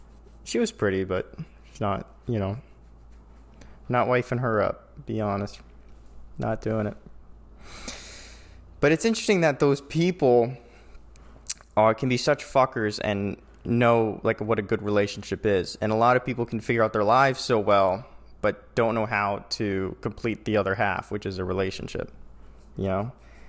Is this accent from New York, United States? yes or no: yes; New York, United States; I grew up in New York in a high school where you were a burden for the most part.